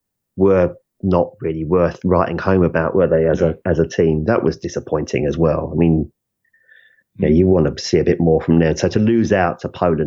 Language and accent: English; England, United Kingdom; I'm English.